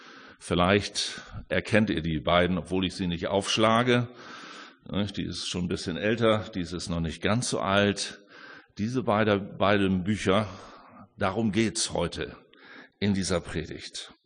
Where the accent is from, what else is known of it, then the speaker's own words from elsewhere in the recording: Gronau, North Rhine-Westphalia, Germany; born there; Deshalb wollte ich immer abhauen aus Gronau in Westfalen, wo ich geboren bin.